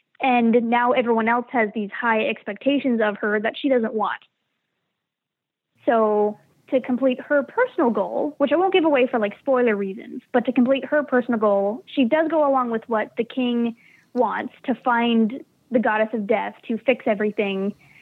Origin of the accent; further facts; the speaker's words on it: Ontario, Canada; I'm from Southern Ontario, and I work in a call center at a car dealership at the moment.